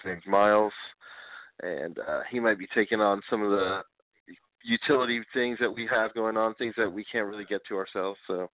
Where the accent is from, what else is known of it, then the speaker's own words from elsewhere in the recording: Florida, United States; moved away as an adult; now in Los Angeles, United States; I'm like originally from the East Coast, from Florida, but I've been out here in LA for like 16 years now